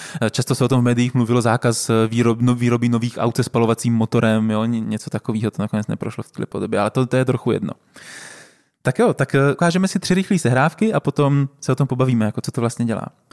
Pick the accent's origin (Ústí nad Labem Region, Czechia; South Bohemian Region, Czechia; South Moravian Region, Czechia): South Moravian Region, Czechia; Brno; já jsem vyrůstal celý život v Brně